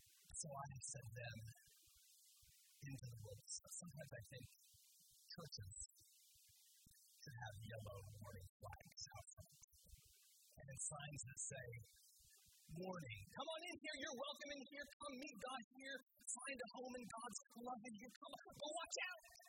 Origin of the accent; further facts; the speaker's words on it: Indiana, United States; Now, like some of you, I'm from the Midwest, I'm from Indiana. When I was growing up, we didn't worry about rip currents.